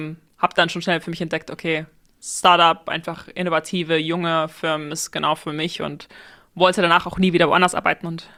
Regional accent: Aachen, North Rhine-Westphalia, Germany; now in Berlin, Germany; ich komme aus Aachen, bin 27 Jahre alt und wohne heute in Berlin.

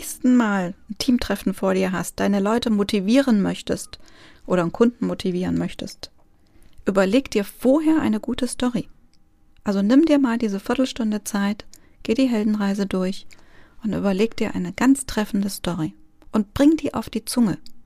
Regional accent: Greece; Ja, ich bin ja Griechin

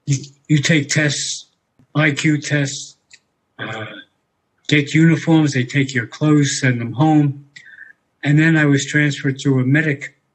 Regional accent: New York City, New York, United States; I was born in New York City in an area known as Harlem. And that was in New York City itself. We moved around a bit up to the Bronx, which is another part of New York, and then over to Manhattan, Washington Heights

